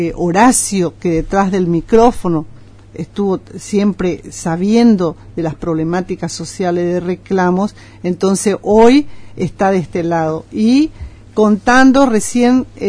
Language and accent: Spanish; Puerto Iguazú, Misiones, Argentina; porque soy de Iguazú, amo Iguazú y quiero otra ciudad